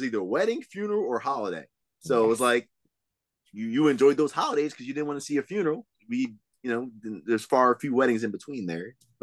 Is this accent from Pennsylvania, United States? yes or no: yes; Philadelphia, Pennsylvania, United States; So it was always, I'm from Philly.